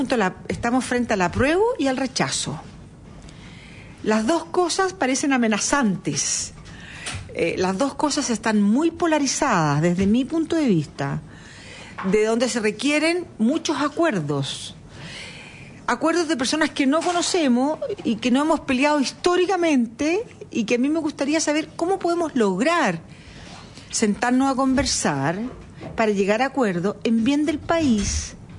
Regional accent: Chile; sobre todo en estos momentos difíciles en que nos encontramos como chilenos

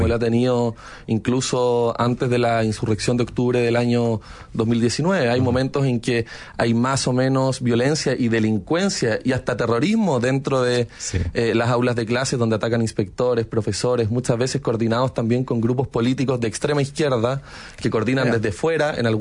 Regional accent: Chile; se complementan en lo que es la unidad nacional y lo que somos como chilenos

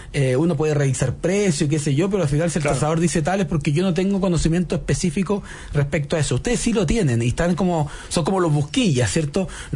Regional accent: San Bernardo, Santiago Metropolitan Region, Chile; yo soy de San Bernardo, ir a Santiago también era un paseo.

